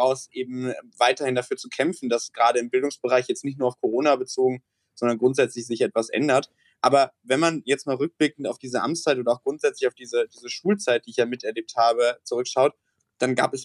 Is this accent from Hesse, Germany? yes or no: no; North Rhine-Westphalia, Germany; In meinem Heimatland Nordrhein-Westfalen ist die Maskenpflicht ausgesetzt worden.